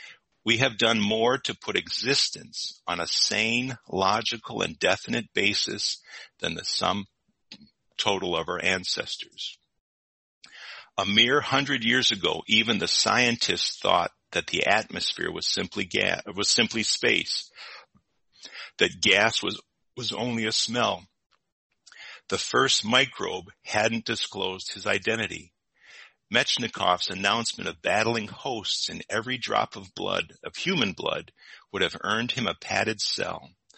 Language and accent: English; Trenton, Michigan, United States; You know, growing up in Trenton, Detroit, you know, hopping on my bicycle.